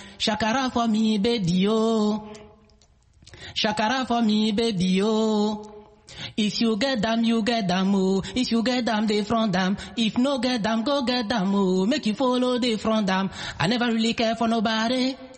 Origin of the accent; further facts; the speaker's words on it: Côte d’Ivoire; born there; moved away as an adult; also born or lived in Burkina Faso / Ghana; Non, je suis né en Côte d'Ivoire, après le bac, région le Burkina pour une année, aller au Ghana pour mes études universitaires.